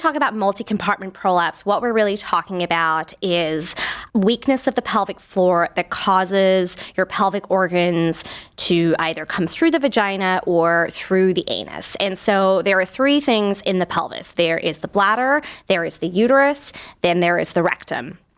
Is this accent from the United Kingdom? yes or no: no; South Africa; now in United States; I'm a urogynecologist. I grew up in South Africa, actually, and I moved to Denver, Colorado.